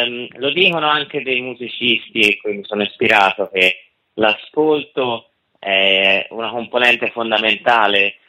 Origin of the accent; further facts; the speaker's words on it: Tuscany, Italy; Io sono toscano, parlo della provincia di Firenze